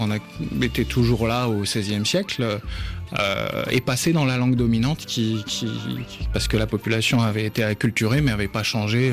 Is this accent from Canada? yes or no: no; France; accent: French; Mais moi, quand je siffle en espagnol, j'ai l'accent français, c'est sûr, ouais.